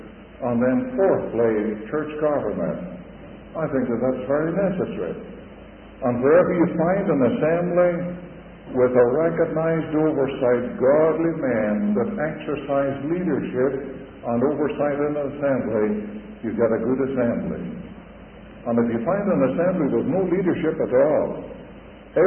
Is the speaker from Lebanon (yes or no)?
no; Ireland; born there; I've already told you that I'm an Irishman. That's where I was born.